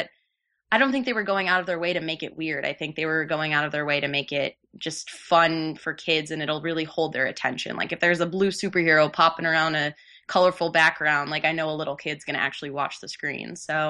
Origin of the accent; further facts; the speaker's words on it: Florida, United States; but I'm from Florida and I mainly lived in Florida.